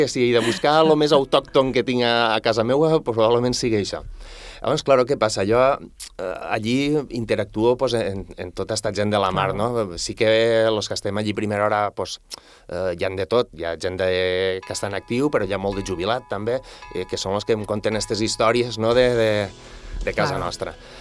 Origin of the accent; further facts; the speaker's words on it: La Ràpita, Catalonia, Spain; jo sóc de la Ràpita, vaig néixer allí i encara estic allí.